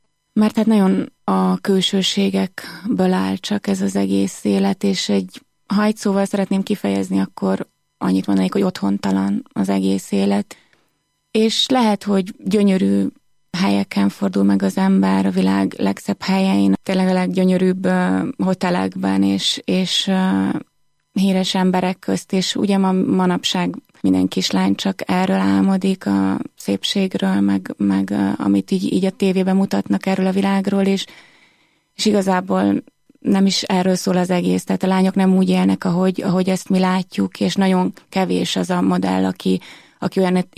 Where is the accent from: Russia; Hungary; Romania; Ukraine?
Hungary; Budapest; also born or lived in Zemplén; Aztán 5 éves voltam, amikor egy kis faluból, egy kis zempléni faluból felköltöztünk Budapestre